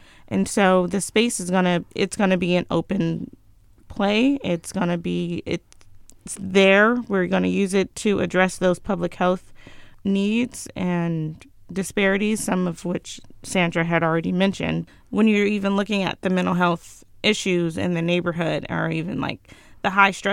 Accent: Inglewood, California, United States; now in Fresno, United States; I grew up in Inglewood, but I've been in Fresno 16 years now.

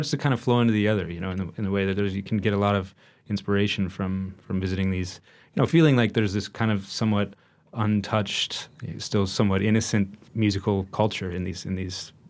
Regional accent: Minneapolis, Minnesota, United States; now in Mexico City, Mexico; I was like, man, I'm from Minneapolis. I don't get moved to Mexico City.

